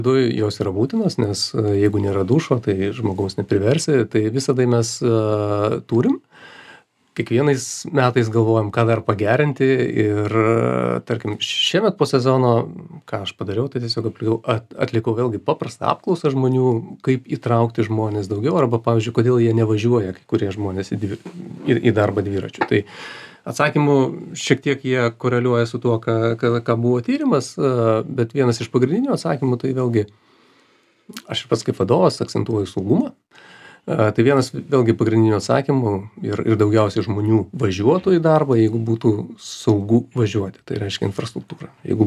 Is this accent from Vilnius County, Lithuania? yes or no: yes; Vilnius, Vilnius County, Lithuania; aš kaip vilnietis galėčiau pasakyti